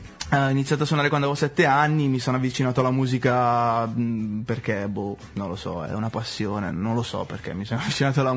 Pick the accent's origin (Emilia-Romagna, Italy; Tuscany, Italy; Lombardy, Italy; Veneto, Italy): Lombardy, Italy; Monza; born there; Sì, sono nato a Monza.